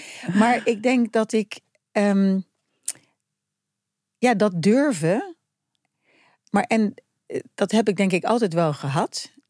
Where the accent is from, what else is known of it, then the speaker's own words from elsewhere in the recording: Netherlands; Want dat zit ook in onze aard als Nederlanders